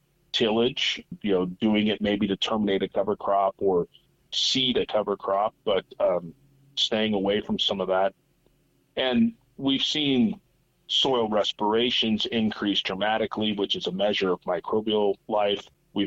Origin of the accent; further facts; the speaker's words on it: Nebraska, United States; But obviously, growing up in Central Nebraska, I grew up around ag. I'm not from a family farm, but I worked on farms, family friends.